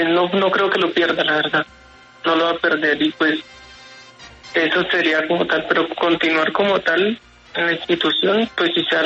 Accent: Meta, Colombia; now in Bogotá, Colombia; Yo soy del Meta.

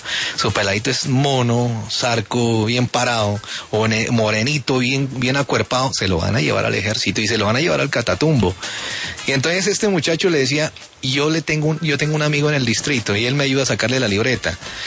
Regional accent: Pasto, Nariño, Colombia; now in Bogotá, Colombia; yo soy pastucito, entonces yo soy pastuso, ¿no?

